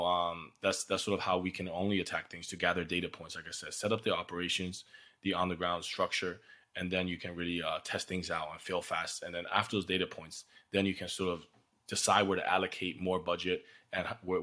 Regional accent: Kinshasa, DR Congo; first language French; English is a second language; You know, I grew up in Congo, Kinshasa. That's a Belgian colony. So my mother tongue growing up is French.

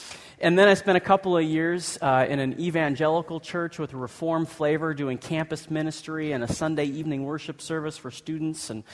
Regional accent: Ireland; now in Grand Rapids, United States; thought that I would come up here to Grand Rapids, to Dutch West, Michigan, me being an Irishman

